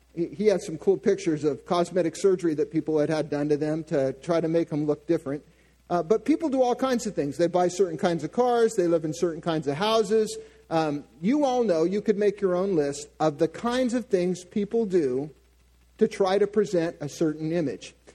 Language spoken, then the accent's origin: English; San Diego, California, United States; I grew up in San Diego, and I grew up about 10 minutes from the beach.